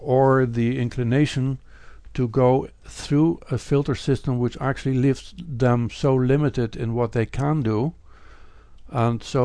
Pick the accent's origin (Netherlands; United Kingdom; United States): Netherlands; I grew up in the Netherlands, and they have a so-called democratic system